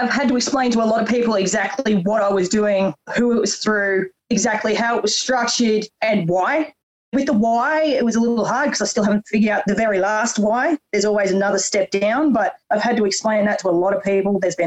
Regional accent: Goulburn, New South Wales, Australia; Okay, well, first of all, I'm from Goulburn in New South Wales. So that's partway between Canberra and Sydney.

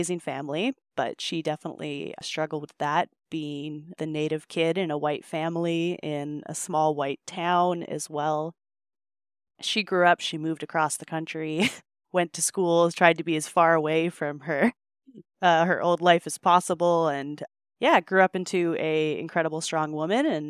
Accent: Anahim Lake, British Columbia, Canada; I am Olchaco Dene from Anaheim Lake. My mom was a 60 scoop survivor, so she was adopted from there.

